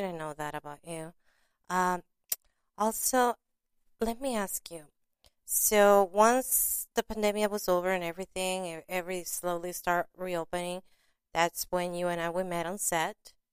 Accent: Long Beach, California, United States; I'm from Long Beach, as you know, and I'm proud of it. And, you know, I'm from the LBC, where a lot of stars come from, and I'm one of them, too.

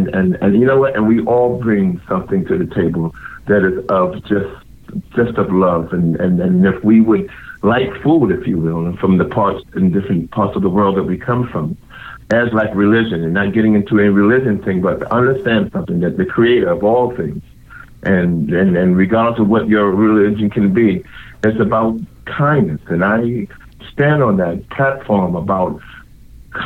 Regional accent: Havelock, North Carolina, United States; But then we were raised in North Carolina, a little place called Havelock, down there in Harlem, where New Bern is. My mom and dad's from New Bern, North Carolina.

